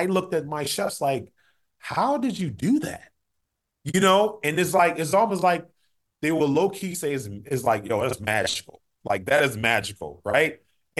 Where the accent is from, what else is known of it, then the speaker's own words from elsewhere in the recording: Baltimore, Maryland, United States; And we had an opportunity to showcase who we are and who I was from Baltimore.